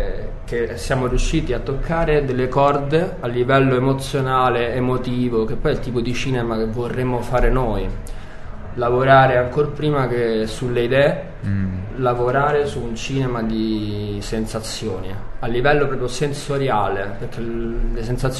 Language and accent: Italian; Barcelona, Catalonia, Spain; Italian is a second language; Tu sai, noi veniamo da Barcellona, no?